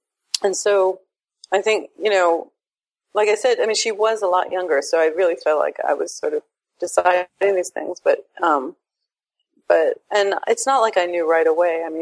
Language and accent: English; Queens, New York, United States; Yeah. So just for the record, I actually have two sisters.